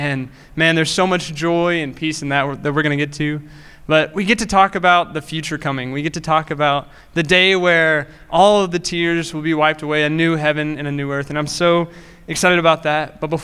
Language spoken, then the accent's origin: English; Lawrenceburg, United States; I grew up in Lawrenceburg.